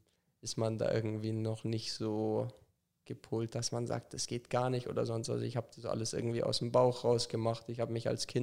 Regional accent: Munich, Bavaria, Germany; Ich komme aus Sendling.

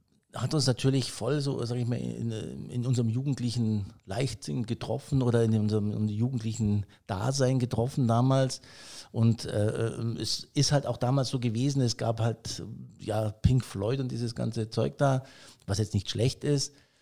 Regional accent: Lohhof, Bavaria, Germany; Ja, ich bin in Lohof letztendlich aufgewachsen

